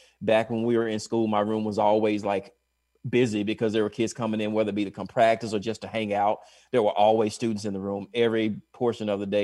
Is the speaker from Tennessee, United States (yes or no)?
yes; Tennessee, United States